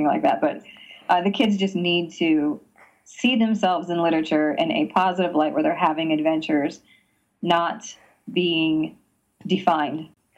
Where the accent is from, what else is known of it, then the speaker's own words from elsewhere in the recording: Pennsylvania, United States; No, but I was Miss Wheelchair Pennsylvania 1994. I was originally from Pennsylvania.